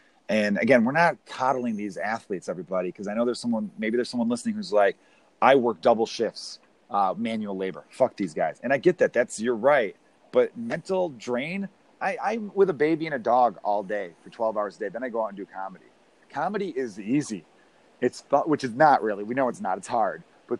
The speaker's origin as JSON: {"language": "English", "town": "Chicago", "region": "Illinois", "country": "United States", "tie": "born or raised there", "said": "We grew up in Chicago in apartment buildings next to each other."}